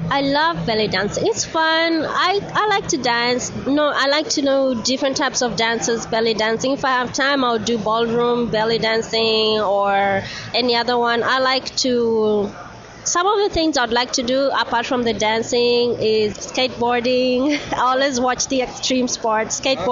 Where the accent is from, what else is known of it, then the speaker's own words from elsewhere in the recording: Kenya; Like since I'm from Kenya, he would tell me about how he went on safaris